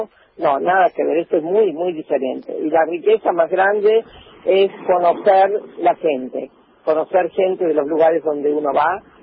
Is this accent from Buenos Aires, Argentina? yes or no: yes; Buenos Aires, Argentina; now in Tucumán, Argentina; Soy nacido en Buenos Aires, que vivía hasta que me embarqué en esta aventura, en Tucumán.